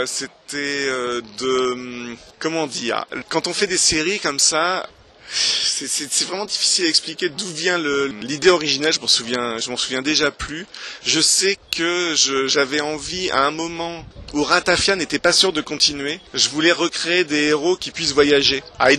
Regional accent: Tours, Centre-Val de Loire, France; moved away as an adult; En fait, je suis originaire de Tours. J'ai passé 20 ans de ma folle jeunesse. J'étais au lycée et puis après à l'IUT de Tours et puis après je suis parti.

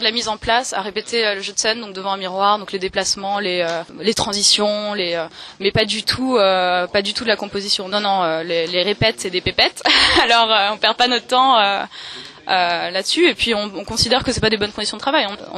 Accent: Paris, Île-de-France, France; la chanteuse d' … On fait l'électro-métal, on est des Parisiens.

